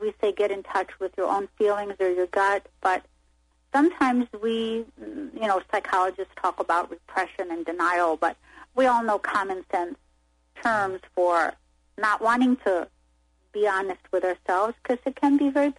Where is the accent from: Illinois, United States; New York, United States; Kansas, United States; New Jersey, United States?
New York, United States; you probably can guess I grew up in New York where we didn't hold back very much.